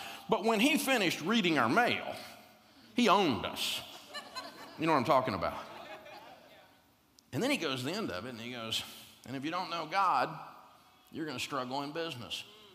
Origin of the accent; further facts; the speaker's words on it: Nashville, Tennessee, United States; I grew up in Nashville, where we live today, and we were at the University of Tennessee in Knoxville, about 200 miles away when we met.